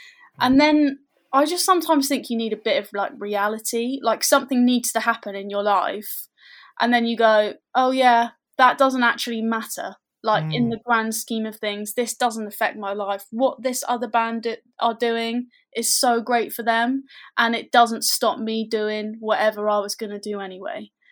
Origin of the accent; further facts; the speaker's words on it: South East England, United Kingdom; I think like the Isle of Wight is such a cool place to live.